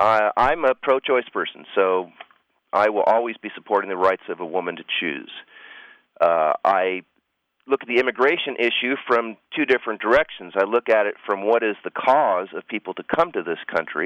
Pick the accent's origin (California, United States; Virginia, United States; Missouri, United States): California, United States; Los Angeles; I grew up in Los Angeles and went to college in San Diego.